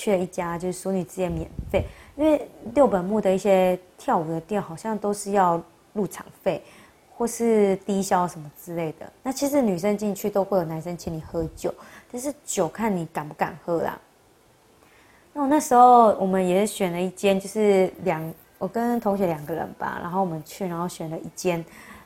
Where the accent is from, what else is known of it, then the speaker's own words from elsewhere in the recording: Taiwan; 我是台湾人，我是外国人哦